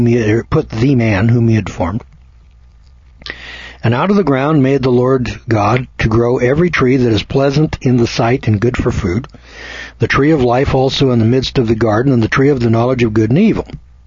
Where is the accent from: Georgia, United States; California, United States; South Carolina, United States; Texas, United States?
California, United States; Now, I'm from California, and they're, you know, 3, 4, 5, 6, you know, pretty common.